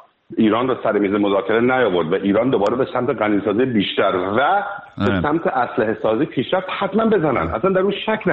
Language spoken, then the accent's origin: Persian; California, United States; و عرض کنم بزرگ شما 33 سالمه، شهروند ایالت کالیفرنیا هستم، هرچند که الان در تگزاس هم.